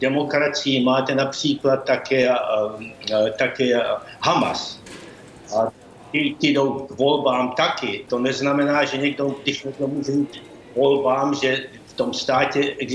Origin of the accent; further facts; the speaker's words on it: Prague, Czechia; born there; Já jsem se narodil v Praze